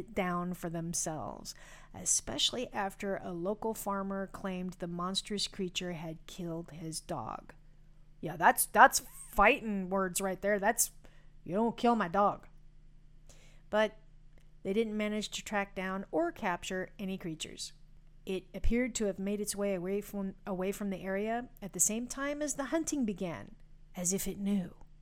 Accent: the Ozarks, United States; And I wanted to say crick because I'm from the Ozarks.

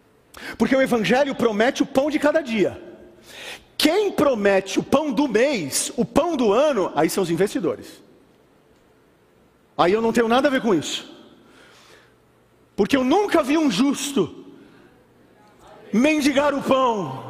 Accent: Brazil; mas gente, a gente é brasileiro, a gente já aprendeu que o negócio é atrapalhado mesmo

